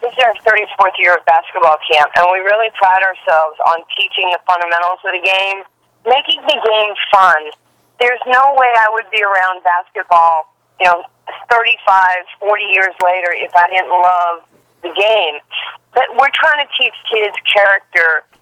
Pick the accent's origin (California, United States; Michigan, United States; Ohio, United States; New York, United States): New York, United States; New York City; I was a kid from New York City with one parent, no heat, no electricity.